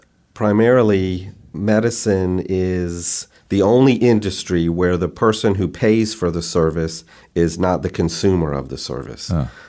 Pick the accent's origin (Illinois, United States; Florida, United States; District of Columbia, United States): Florida, United States; Orlando; Yes, I grew up in Orlando.